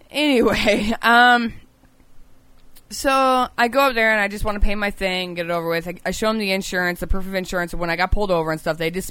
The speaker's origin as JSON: {"language": "English", "region": "Florida", "country": "United States", "said": "I'm not from here. I'm from Florida."}